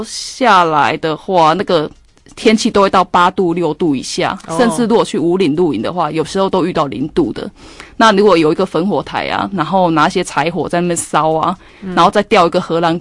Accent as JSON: {"language": "Chinese", "region": "southern Taiwan", "country": "Taiwan", "accent": "Taiwanese Mandarin", "said": "不好意思，我台湾国语，南部的蓝"}